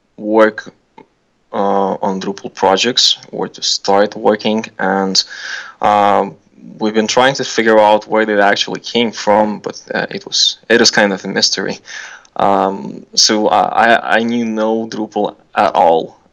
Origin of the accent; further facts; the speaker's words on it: Ukraine; being an engineer in a post-Soviet country, I come from Ukraine